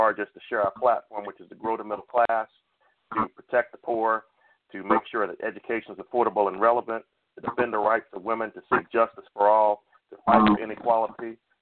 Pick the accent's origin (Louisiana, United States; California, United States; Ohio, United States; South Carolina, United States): South Carolina, United States; Florence; now in Florence, United States; I was raised in Florence, South Carolina, but I live in Florence, Alabama. So Mo and I were both born in South Carolina, but we both are in the great state of Alabama.